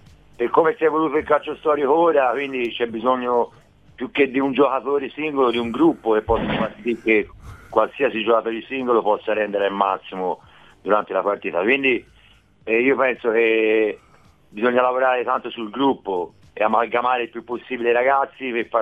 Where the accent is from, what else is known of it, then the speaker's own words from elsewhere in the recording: Florence, Tuscany, Italy; Sono soprannome di metà da bambino a Firenze, cioè voglio occhiali elementari.